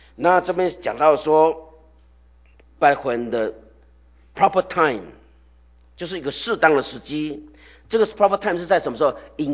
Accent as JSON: {"language": "Chinese", "country": "China", "said": "也就是当用我们中国人的话说，是当天时地利人和俱全的时候"}